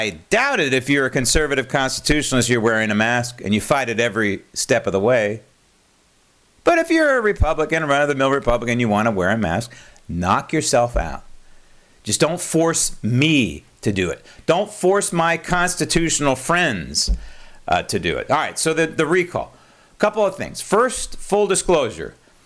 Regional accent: San Francisco, California, United States; I grew up in San Francisco. We had a street named Army Street in the Mission District.

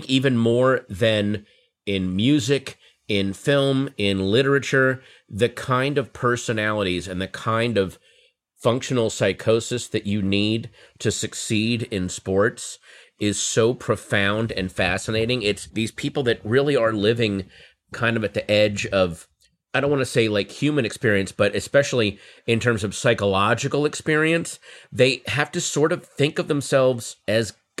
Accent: Virginia, United States; I was growing up in Northern Virginia

